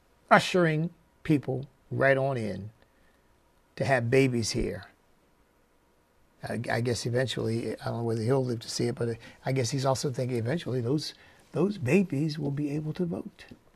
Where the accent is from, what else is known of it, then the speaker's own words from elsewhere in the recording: Pennsylvania, United States; born there; I didn't experience it because I was born in Pennsylvania.